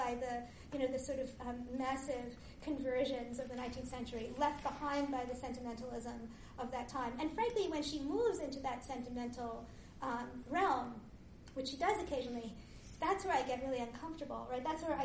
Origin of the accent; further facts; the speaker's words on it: England, United Kingdom; I grew up on the British 19th century. And I grew up in England